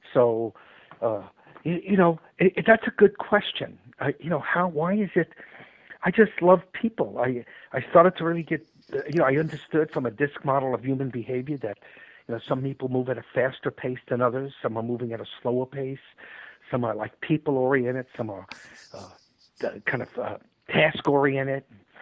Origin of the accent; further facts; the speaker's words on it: New York, United States; also born or lived in Los Angeles; I grew up in New York, ended up in the music business in New York, moved over to Los Angeles, and spent about 17 years in the music business.